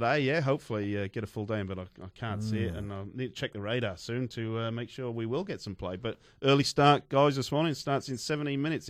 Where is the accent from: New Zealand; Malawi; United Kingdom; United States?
United Kingdom; growing up in Britain